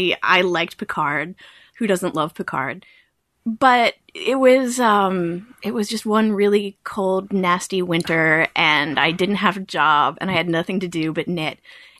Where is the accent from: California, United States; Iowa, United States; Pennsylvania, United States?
Pennsylvania, United States; Pittsburgh; now in Philadelphia, United States; I'm originally from Pittsburgh, and I now live in Philadelphia, not very far from Scott's, so that was easy enough.